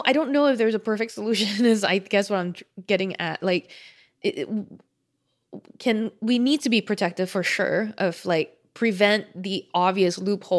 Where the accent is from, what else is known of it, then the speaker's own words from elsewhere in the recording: Singapore; I, as a Singaporean